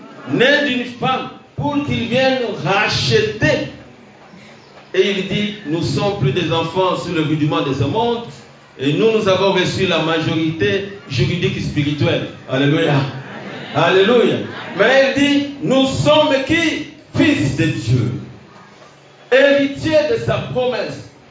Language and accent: French; DR Congo; Mais un fils, chez nous, en République démocratique du Congo, la majorité juridique commence à 18 ans